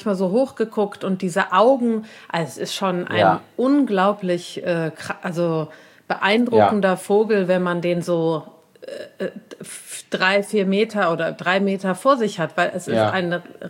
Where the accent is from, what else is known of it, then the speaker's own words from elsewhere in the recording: Cologne, North Rhine-Westphalia, Germany; in Braunsfeld, da wo ich herkomme, also ein bisschen außerhalb von, nee, ist ja total Köln, ist auch noch Innenstadt, aber da, wo der Stadtwald ist, also nahe des Stadtwaldes.